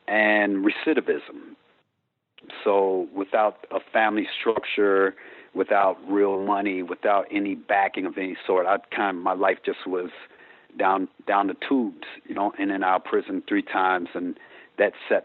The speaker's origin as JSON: {"language": "English", "town": "Elgin", "region": "Illinois", "country": "United States", "tie": "born there", "said": "I'm not originally from Rockford. I was born in outside Chicago in Elgin."}